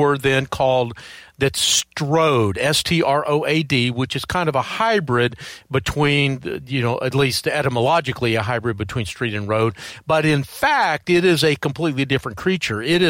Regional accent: Atlanta, Georgia, United States; I was one of those nerdy kids that when I was a teenager growing up in Atlanta, I would look at the Atlanta Regional Commission projections of population

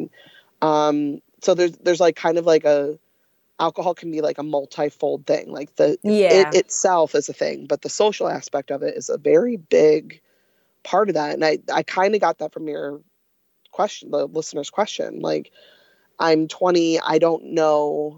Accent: New York, United States; I'm Irish Catholic, I'm from upstate New York, just what we do.

